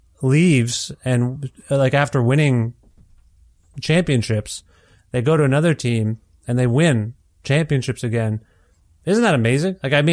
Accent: Cambridge, Ontario, Canada; also born or lived in Kitchener; I was born in the Kitchener Hospital, raised in Cambridge, Ontario, but I don't know why I was born in Kitchener.

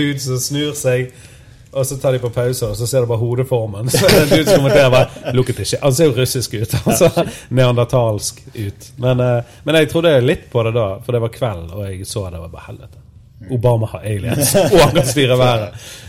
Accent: Bergen, Vestland, Norway; jeg kommer jo fra Bjørndal, som ligger opp med Svartedike. Så flyttet vi til Fyllingen

